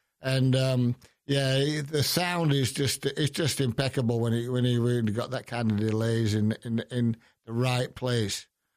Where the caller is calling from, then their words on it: Plymouth, Massachusetts, United States; This is Plymouth. I'm talking from Plymouth itself right now.